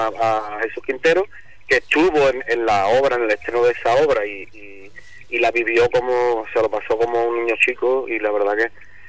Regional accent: Huelva, Andalusia, Spain; invitar a toda Huelva, porque a mí me encantaría que, estando en mi tierra, pues estuviera el teatro a reventar

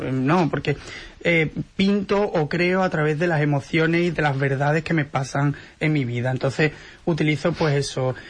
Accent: Huelva, Andalusia, Spain; born there; nací aquí en Huelva, soy del 92... Un pelín más joven que Rafa.

